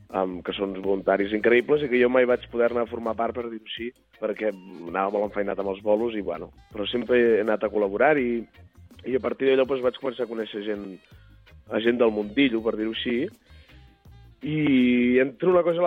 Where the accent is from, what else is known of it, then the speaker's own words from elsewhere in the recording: Girona, Catalonia, Spain; now in Barcelona, Spain; jo sóc un trombonista de Girona i vaig venir a Barcelona fa un temps ja, farà uns 7 anys o així